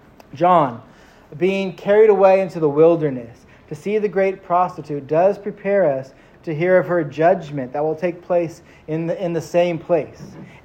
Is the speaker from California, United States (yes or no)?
yes; California, United States; You know, we're from the Bay Area. We could say she ballin'.